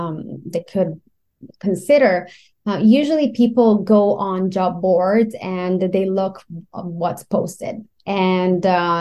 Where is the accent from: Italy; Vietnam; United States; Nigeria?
Italy; English is a second language; now in Canada; I should say probably from my name and also an accent that I have. I came from Italy 15 years ago and moved to Canada.